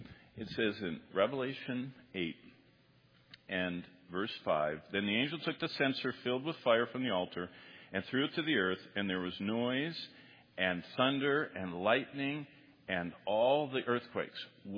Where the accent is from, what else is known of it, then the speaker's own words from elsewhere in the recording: Michigan, United States; I'm from Michigan.